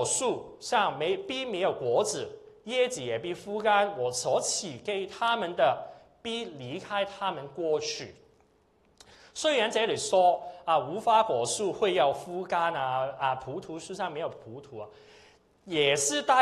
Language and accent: Chinese; Hong Kong; 我是从香港来，我不知道大家从哪里来